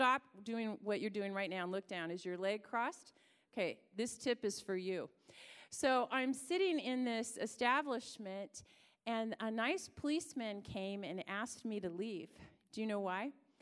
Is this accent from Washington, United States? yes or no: yes; Seattle, Washington, United States; You know, I'm from Seattle. We don't do that.